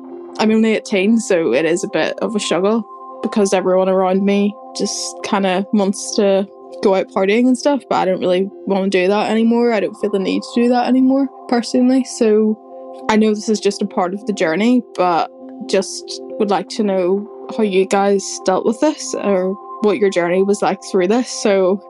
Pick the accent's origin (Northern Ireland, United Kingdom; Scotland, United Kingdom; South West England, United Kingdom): Northern Ireland, United Kingdom; Belfast; I'm from Belfast.